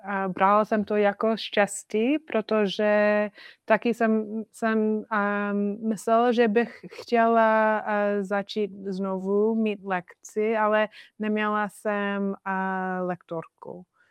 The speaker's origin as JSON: {"language": "Czech", "region": "Maine", "country": "United States", "second_language": "Czech", "moved": "as an adult", "lives_now": "Czech Republic", "said": "Přišla jsem do Česka z USA. To bylo už dávno, asi 16 let zpátky a bydlela jsem v USA v Maine, nedaleko od Kanady."}